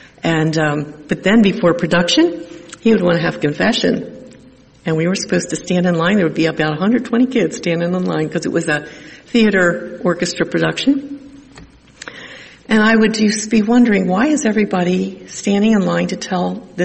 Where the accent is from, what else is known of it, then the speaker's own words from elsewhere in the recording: Wilmington, Delaware, United States; I was born in in Wilmington, Delaware, to a family that lived in a little row home in Wilmington. We were part of a Catholic parish.